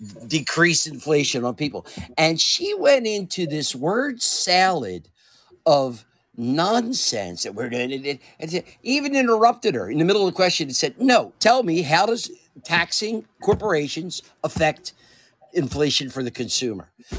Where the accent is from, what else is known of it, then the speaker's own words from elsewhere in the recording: Philadelphia, Pennsylvania, United States; my hometown of Philadelphia